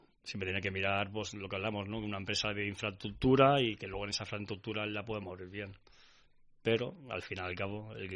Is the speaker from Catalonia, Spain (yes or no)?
yes; Barcelona, Catalonia, Spain; soy catalán, nacido en Barcelona